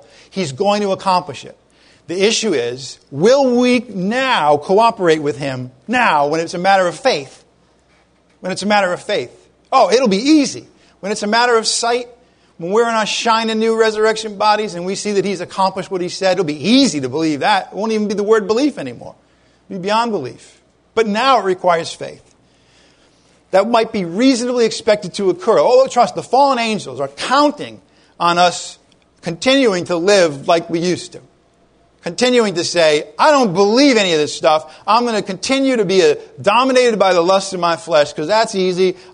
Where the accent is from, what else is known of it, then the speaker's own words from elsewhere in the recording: Ireland; I'm Irish. I'm not going to tell you everything you need to know.